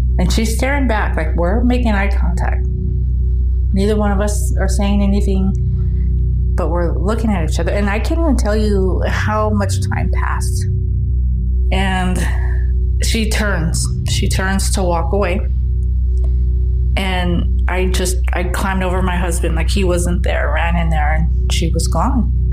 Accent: Phoenix, Arizona, United States; I'm from Phoenix, Arizona.

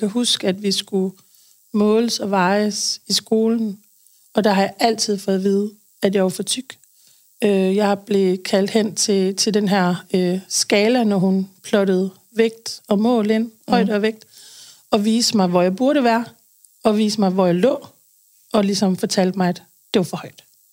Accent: Aarhus, Central Denmark Region, Denmark; now in Odder, Denmark; Jeg er fra Aarhus, oprindeligt. Har boet der det meste af mit liv. Så har jeg lige været oppe og runde Aalborg og bor i Odder nu.

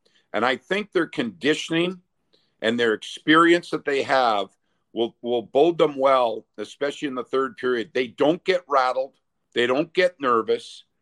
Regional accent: Canada; I'm originally from Canada. My roots are there.

